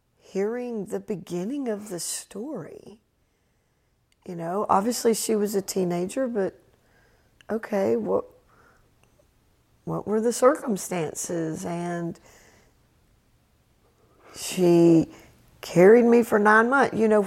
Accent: Charleston, South Carolina, United States; born there; I knew I was born in South Carolina. My birth certificate said Charleston.

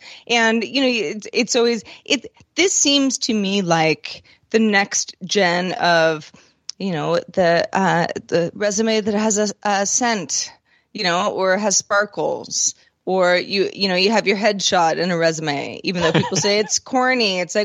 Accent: California, United States; as a Bay Area person, the cable car is a beloved thing

